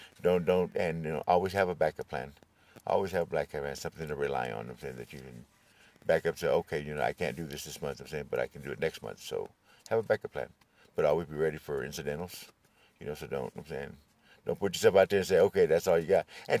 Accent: Texas, United States; Originally, I'm from Texas.

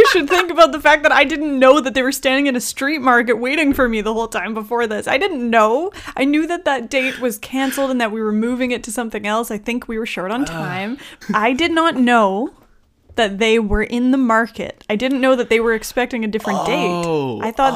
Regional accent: Ontario, Canada; it's a city, and it happens to be close to my hometown in Ontario.

